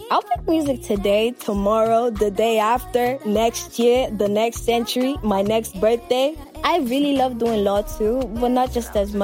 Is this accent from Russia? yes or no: no; Freetown, Western Area, Sierra Leone; from Sierra Leone, West Africa. I'm 18 years old. I was born in Freetown.